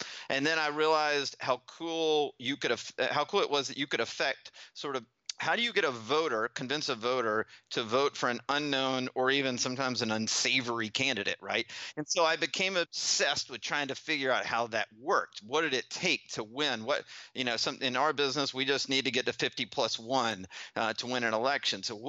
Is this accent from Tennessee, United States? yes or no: no; Alabama, United States; Listen, I grew up in Alabama, and I was one of the first generations of ADD kids.